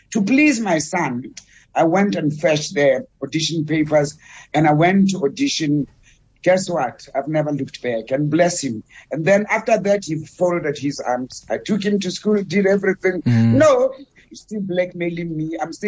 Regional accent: Soweto, Gauteng, South Africa; born there

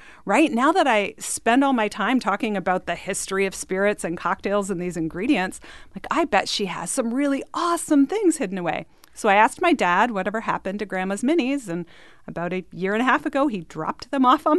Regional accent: Canada; I grew up in Canada.

